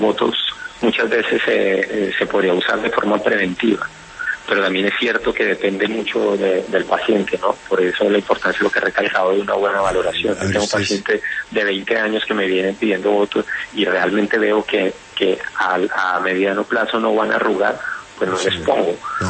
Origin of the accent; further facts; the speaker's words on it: Bogotá, Colombia; moved away as an adult; also born or lived in Medellín; now in Spain; Soy de Bogotá y estudié en Medellín. Llevo 12 años aquí en España.